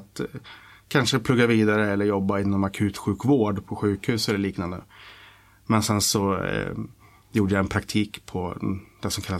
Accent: Valla, Södermanland, Sweden; also born or lived in Stockholm; Och vi flyttade från, då bodde vi i Vällingby. Men sen så flyttade vi ut på landet. Först till Björkvik och sedan till Valla utanför Katrineholm när jag var bara 1,5-2 år gammal.

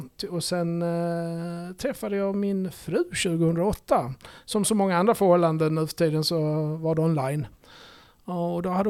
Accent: Ystad, Skåne, Sweden; accent: Scanian; Jag tror att jag har fått bort mycket av min skånska, tyvärr. Men jag är ju född och uppvuxen i Ystad.

